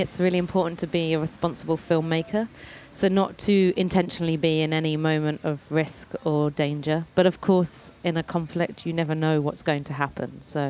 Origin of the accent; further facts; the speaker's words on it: United Kingdom; because I'm dual heritage, so I'm British and Libyan.